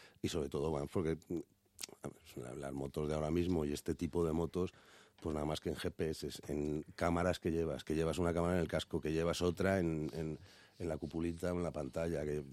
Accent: Zahara de los Atunes, Andalusia, Spain; yo soy de Zara Los Atunes

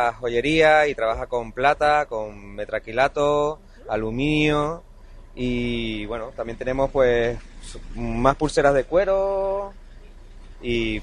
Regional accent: Canary Islands, Spain; moved away; Yo vengo de Canarias.

